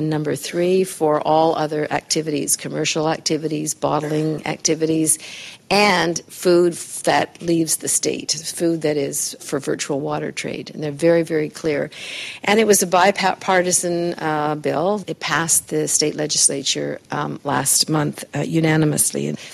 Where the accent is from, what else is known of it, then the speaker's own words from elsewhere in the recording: Canada; I'm Canadian, but I do a lot of work in the U.S.